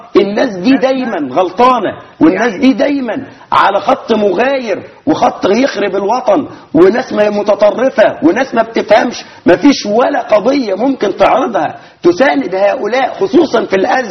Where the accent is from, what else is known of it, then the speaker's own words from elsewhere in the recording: Suez, Suez Governorate, Egypt; واحنا ناس من السويس وعايشين في السويس.